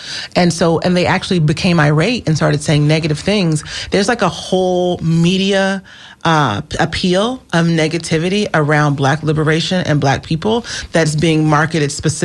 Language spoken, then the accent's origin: English; Florida, United States; And I'm from Florida. I was born and raised Duval County, Highlands Elementary School, number 99, right?